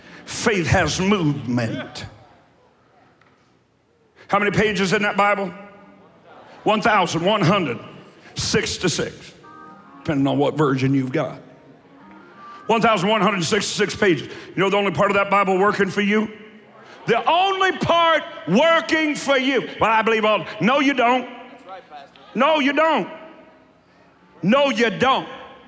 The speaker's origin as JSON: {"language": "English", "region": "Kentucky", "country": "United States", "said": "I'm from Eastern Kentucky."}